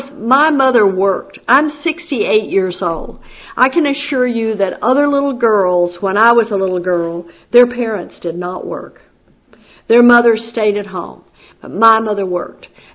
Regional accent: Texas, United States; I grew up in Texas, and I was raised Southern Baptist.

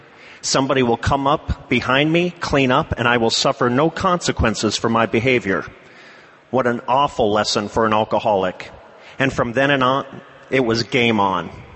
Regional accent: St. Cloud, Minnesota, United States; It's the summer of 1978, and I'm partying at a place in St. Cloud, Minnesota, my hometown.

